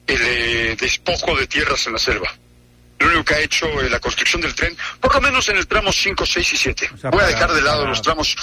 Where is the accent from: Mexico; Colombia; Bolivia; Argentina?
Mexico; Mexico City; Yo soy de la Ciudad de México.